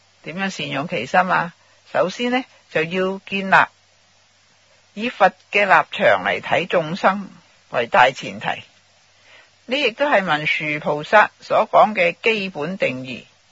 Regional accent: China; 因为我们中国人呢重这个礼

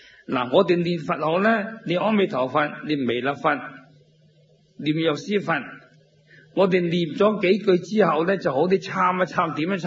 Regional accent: China; 有我哋中国人类历史来几千年来历朝个皇帝，有边一个存在？

